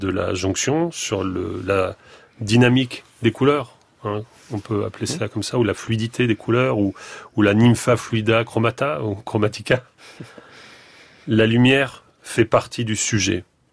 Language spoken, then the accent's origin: French; Marseille, Provence-Alpes-Côte d'Azur, France; Est-ce parce que j'ai grandi à Marseille?